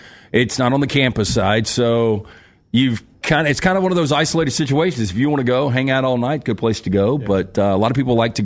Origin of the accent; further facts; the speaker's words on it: Birmingham, Alabama, United States; Like, you know, growing up in Birmingham, Forrester was there, Lunsford, Rockstar.